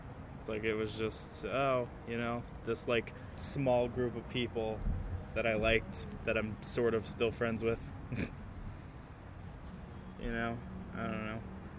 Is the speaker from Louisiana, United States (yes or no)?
yes; Metairie, Louisiana, United States; Yeah, Metairie.